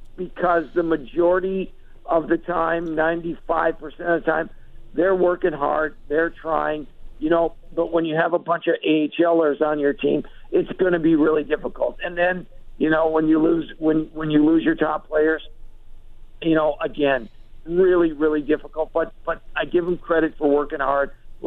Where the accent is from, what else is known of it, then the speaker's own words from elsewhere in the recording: Hibbing, Minnesota, United States; He's from my hometown, isn't he?